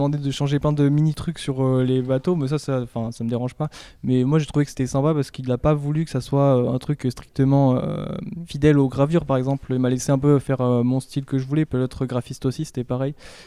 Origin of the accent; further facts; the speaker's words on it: Valence, Auvergne-Rhône-Alpes, France; Ouais, pareil, moi je viens du sud, de Valence, du coup.